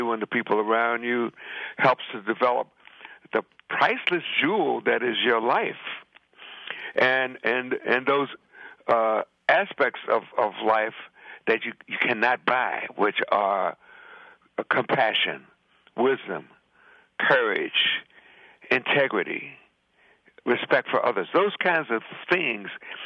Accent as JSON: {"language": "English", "town": "Chicago", "region": "Illinois", "country": "United States", "tie": "born or raised there", "moved": "as an adult", "lives_now": "New York, United States"}